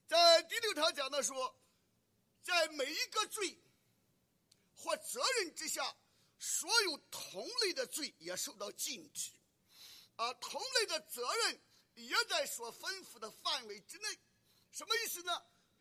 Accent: China; 我们中国人包括东亚的包括印尼的，什么叫 copyright？

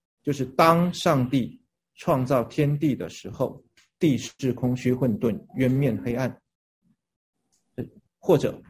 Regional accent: China; 我们中国人说这个上下四方叫做宇，对吧？

